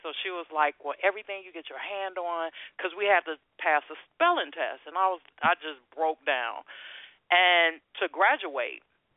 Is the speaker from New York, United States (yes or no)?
no; Gary, Indiana, United States; I was born and raised in Gary, Indiana, by the way.